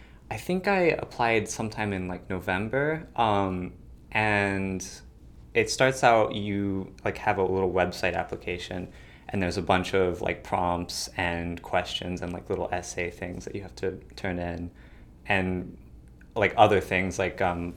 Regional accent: Fort Campbell, Kentucky, United States; also born or lived in Chicago; I was born in Chicago, and when I was really, really young, we stayed in Fort Campbell for a long time, which is really, really conservative place.

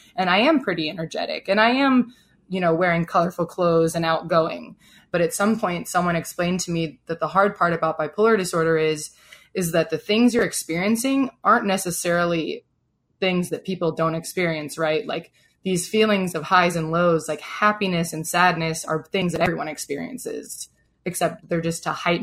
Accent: Fort Worth, Texas, United States; now in Washington, United States; I am from Fort Worth, Texas, which is something that if you know me, you will hear me talk about a lot. I was born and raised in the South, and now I live here in Washington, D.C.

